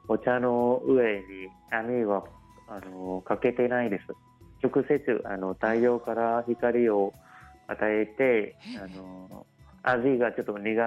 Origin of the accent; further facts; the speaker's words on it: Hanoi, Vietnam; Japanese is a second language; now in Japan; で、私の故郷はハノイの隣、西側にある富東県です。